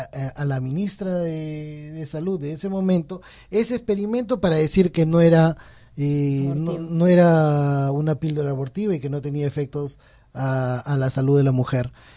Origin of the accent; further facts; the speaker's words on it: Peru; el escaso recurso que tenemos nosotros como peruanos